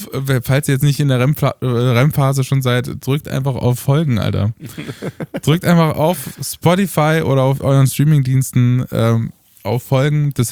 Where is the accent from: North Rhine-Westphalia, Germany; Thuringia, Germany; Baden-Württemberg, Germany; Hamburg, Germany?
Thuringia, Germany; Erfurt; dann spielen wir 2 in meiner Heimatstadt Erfurt ein Konzert.